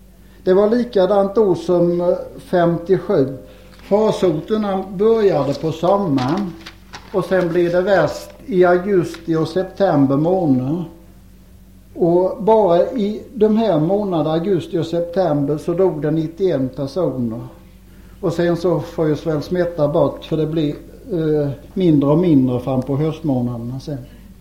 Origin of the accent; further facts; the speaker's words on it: Rösum, Sweden; I min by där hemma i Rösum, där bodde då 39 personer.